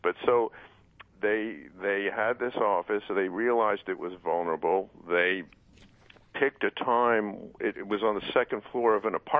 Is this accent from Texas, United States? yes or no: no; Baltimore, Maryland, United States; actually, that's where I was too, Danny. That I grew up in Baltimore.